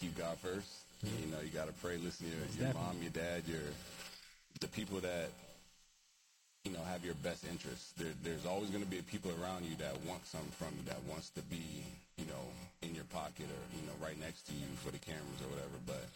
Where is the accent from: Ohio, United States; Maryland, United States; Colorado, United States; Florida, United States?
Maryland, United States; Clinton; also born or lived in Germany; Born and raised in Maryland, Clinton, Maryland. Born and raised.